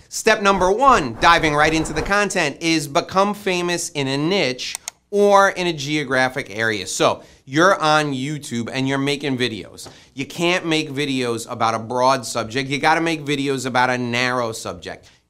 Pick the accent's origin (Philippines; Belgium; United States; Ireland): United States; New York; I say niche, you may say niche if you're fancy, but I'm from New York, we call it a niche.